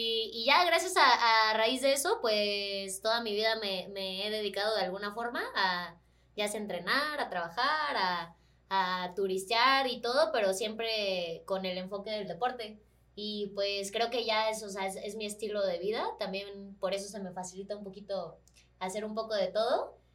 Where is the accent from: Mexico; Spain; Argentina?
Mexico; Monterrey, Nuevo León; En Nuevo León, yo soy regia, entonces allá estudié.